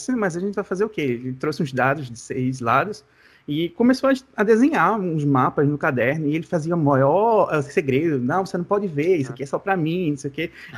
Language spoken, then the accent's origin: Portuguese; Recife, Pernambuco, Brazil; Eu sou de Recife, eu sou de Recife.